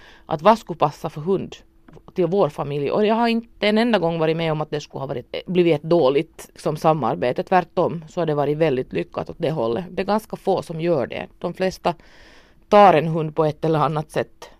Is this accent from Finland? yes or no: yes; Finland; Vi är ganska ambitiösa men vi är också typiska finnar att vi har lite svårt att ta till oss någon slags hjälp om vi inte vill ha den.